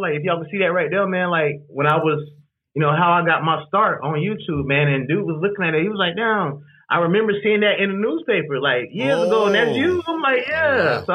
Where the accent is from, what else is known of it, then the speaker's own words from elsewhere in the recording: Panama City, Florida, United States; Nah, I'm from Florida, man. Florida boy all day long. Yep.